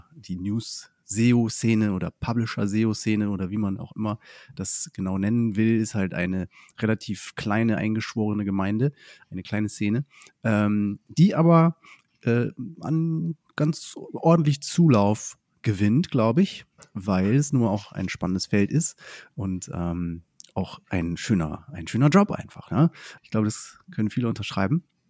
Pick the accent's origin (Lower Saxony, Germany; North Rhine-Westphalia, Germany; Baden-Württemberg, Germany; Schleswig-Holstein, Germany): Lower Saxony, Germany; Oldenburg; weil wir kommen ja auch aus Oldenburg bei Bremen, also das echte Oldenburg.